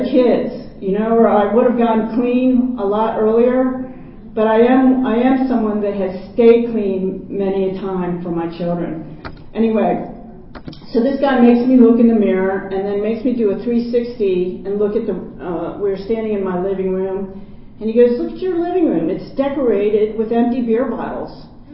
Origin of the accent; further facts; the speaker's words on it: Potomac, Maryland, United States; And I wasn't like them, because I grew up in Potomac, Maryland.